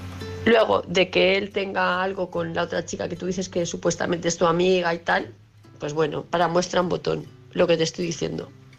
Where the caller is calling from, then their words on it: Palma de Mallorca, Balearic Islands, Spain; de Palma de Mallorca.